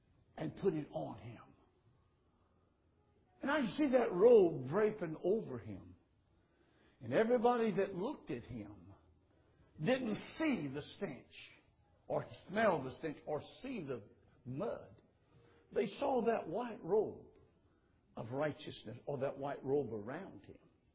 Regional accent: Louisiana, United States; but I'm from South Louisiana, and down there they grow a lot of figs.

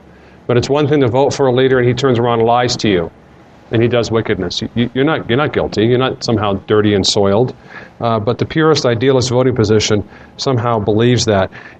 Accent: United States; I'm an American. Not as though Americans are inherently better than Russians or Polish people.

